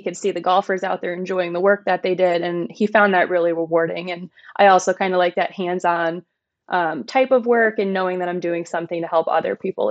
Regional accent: Pennsylvania, United States; Sure. So I'm originally from Pennsylvania. I played golf on my high school golf team

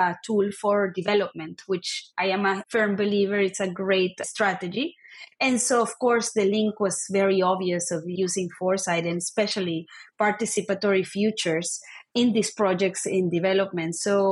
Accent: Venezuela; English is a second language; So I was born and raised in Venezuela to immigrant parents from Eastern Europe and Lebanon via Chile.

